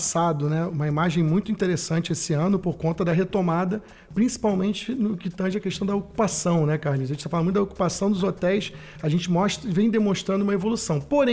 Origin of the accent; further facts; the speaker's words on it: Rio de Janeiro, Brazil; então como carioca incentivar, divulgar internamente ao próprio carioca